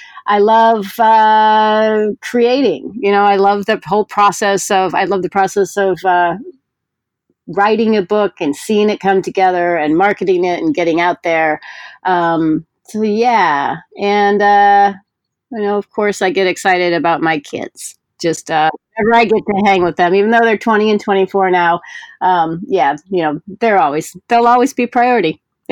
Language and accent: English; Iowa, United States; I grew up in Iowa. So, you know, we would go out and gather, you know, trash sacks of the things.